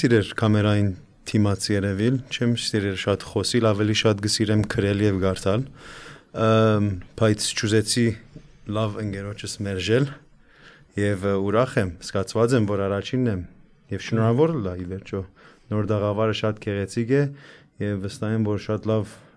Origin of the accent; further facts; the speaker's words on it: Canada; Այո, ես Կանադա ծնած մեծած դղայ եմ, կանադացի եմ